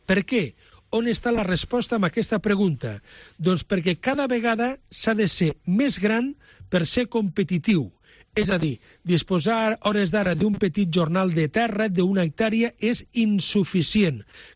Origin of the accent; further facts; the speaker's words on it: Lleida, Catalonia, Spain; No, bon migdia, i això que sóc de Lleida, no?